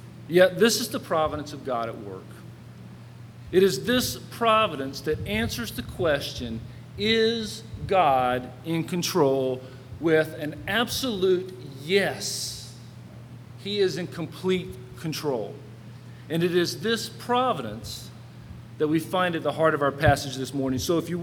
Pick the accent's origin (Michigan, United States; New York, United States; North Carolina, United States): North Carolina, United States; Charlotte; Our first destination was Charlotte, North Carolina, my hometown, and I was really looking forward to it.